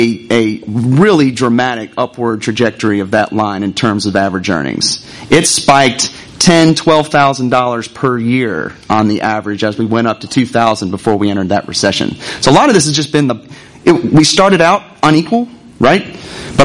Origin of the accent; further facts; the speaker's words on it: North Carolina, United States; moved away; I'm from North Carolina. I moved here in 2002.